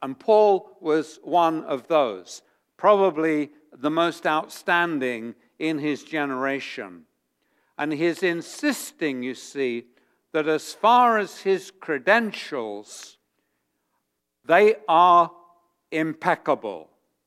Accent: London, United Kingdom; I grew up in London, okay?

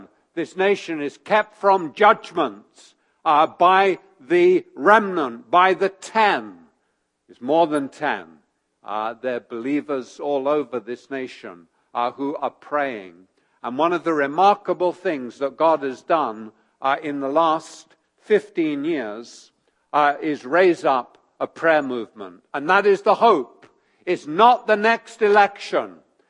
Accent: London, United Kingdom; Now, I'm a Londoner.

